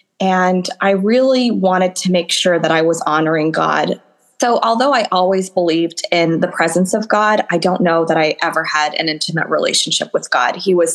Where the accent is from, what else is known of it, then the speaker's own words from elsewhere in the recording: United States; I am the first person in my entire lineage to be born and raised in the United States.